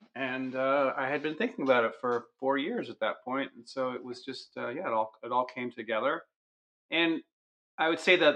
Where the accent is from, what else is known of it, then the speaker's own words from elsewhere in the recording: Quebec, Canada; I am an undercover Canadian. I grew up near Montreal in the Eastern Townships.